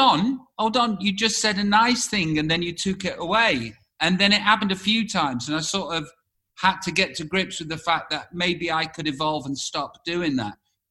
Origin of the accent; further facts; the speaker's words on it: England, United Kingdom; As English people, we do that.